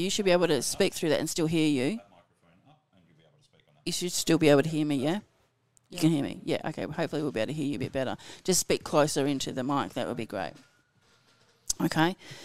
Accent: England, United Kingdom; I remember the when you went to, down to one of the fairs on the beach

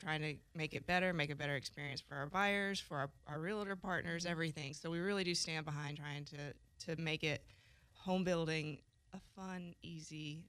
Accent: Pace, Florida, United States; And I'm from Pace. I grew up, born and raised. You know, this is my community.

